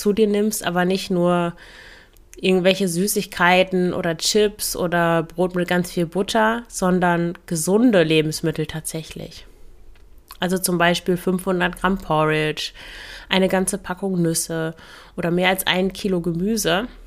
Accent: Lower Saxony, Germany; moved away as an adult; also born or lived in Russia; now in Antwerp, Belgium; Eigentlich komme ich aus Deutschland, aus dem Emsland, dann habe ich mehrere Jahre in Russland gelebt und gearbeitet.

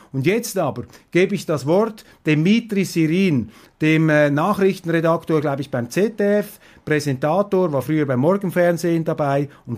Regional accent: Switzerland; Großbritannien ist für mich als Schweizer immer auch eine Art verwandte Schwesterrepublik gewesen.

